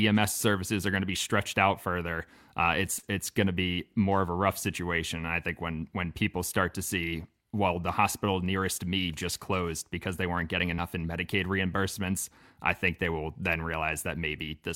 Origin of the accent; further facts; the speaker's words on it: New York, United States; The neighborhood that I grew up in on Long Island was, it was on the North Shore, and it was like pretty much right near the beach.